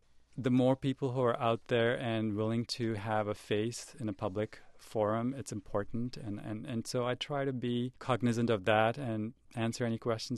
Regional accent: India; moved away as an adult; now in United States; But growing up in India, we were from a lower middle class family, and parents were struggling to get us into a private school.

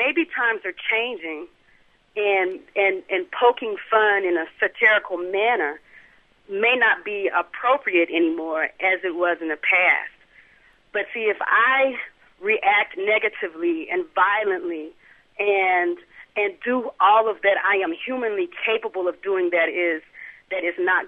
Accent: United States; I am African American, and so living in a system where I am often target or victim

